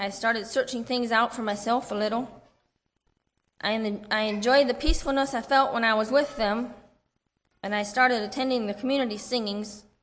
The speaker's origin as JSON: {"language": "English", "town": "Grayville", "region": "Indiana", "country": "United States", "tie": "born or raised there", "said": "I grew up in Grayville, Indiana. … I was the oldest of 9 children."}